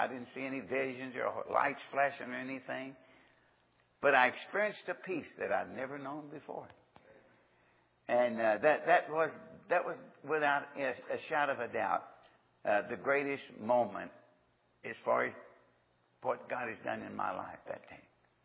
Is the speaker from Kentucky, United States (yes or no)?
yes; Nortonville, Kentucky, United States; the farthest I'd ever been from my hometown was 90 miles. My family was very cultural. They took us to the opera, the Grand Ole Opry, okay? It was 90 miles from Nashville to Nortonville.